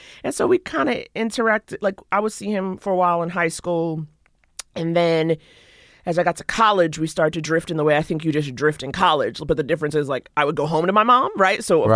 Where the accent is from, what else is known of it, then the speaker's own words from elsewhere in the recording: New York City, New York, United States; I grew up in New York. I'm from